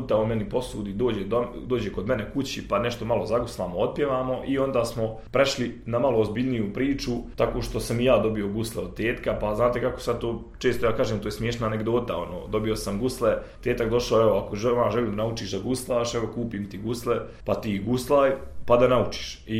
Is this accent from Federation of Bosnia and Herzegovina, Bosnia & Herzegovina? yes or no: yes; Ilijaš, Federation of Bosnia and Herzegovina, Bosnia & Herzegovina; moj rodni kraj Sarajevo, znači područje Sarajevsko polje planina, sad Ilijaš, Podlugovi, tačno mjesto odakle ja dolazim, Ilijaš, grad u kojem sam rođen.